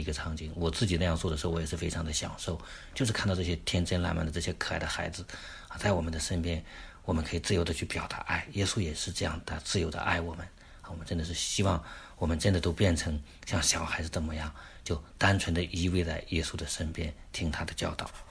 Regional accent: China; 我们中国人说赤子之心

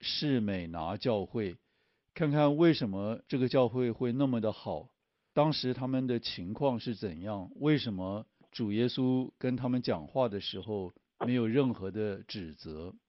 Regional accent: China; 我们中国人的名字取名的时候，这个名字好像都有一个意义

